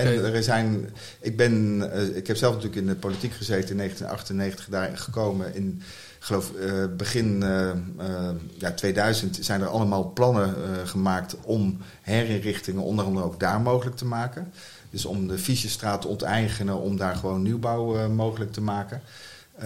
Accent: North Brabant, Netherlands; moved away as an adult; now in The Hague, Netherlands; Ik ben een Brabander.

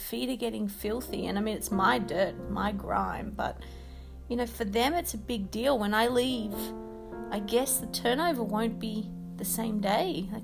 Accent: Australia; also born or lived in Japan; I'm going to go through my own kind of reverse culture shock, moving back to Australia as an Australian

